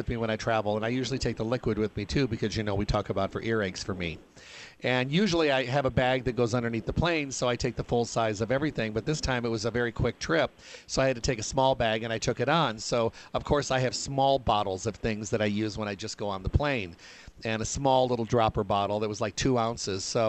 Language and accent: English; Michigan, United States; I grew up in Michigan and, you know, way out in the country